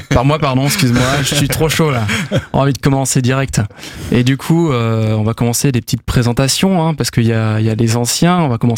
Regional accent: Nantes, Pays de la Loire, France; Et vu que je suis nantais

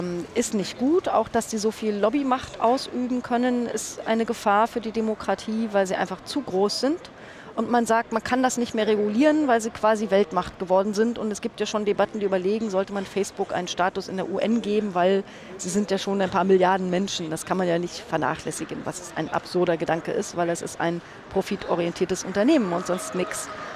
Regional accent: East Germany, Germany; Ich bin 1968 in der DDR geboren. Ich bin also in der DDR noch vollständig zur Schule gegangen. Ich habe sogar noch da studiert

